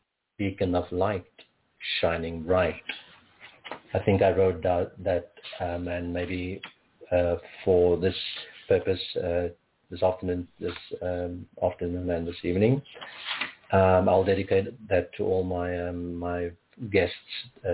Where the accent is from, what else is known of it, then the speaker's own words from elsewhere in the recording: Cape Town, Western Cape, South Africa; I'm originally from Cape Town, born in South Africa.